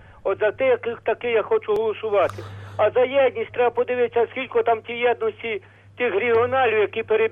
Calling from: Vinnytsia Oblast, Ukraine; Шароротщина, Вінниччина.

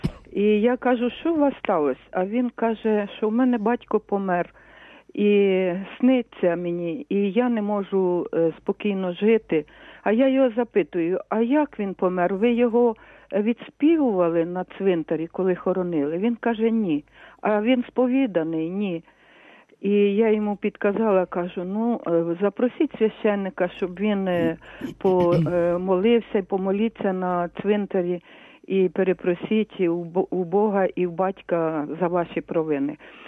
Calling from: Lviv, Lviv Oblast, Ukraine; зі Львова.

